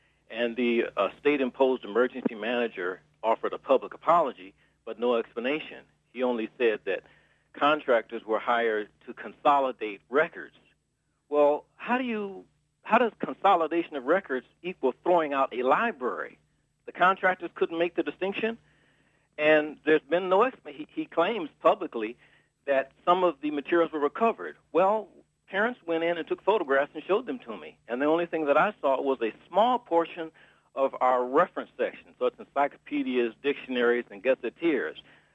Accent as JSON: {"language": "English", "town": "Highland Park", "region": "Michigan", "country": "United States", "tie": "born or raised there", "also_born_or_lived": "Detroit", "said": "I was born in Detroit and raised in Highland Park"}